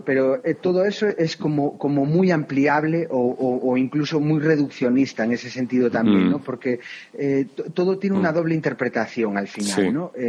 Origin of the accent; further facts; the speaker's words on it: Galicia, Spain; ahora sí que te respondería como buen gallego, depende, ¿no?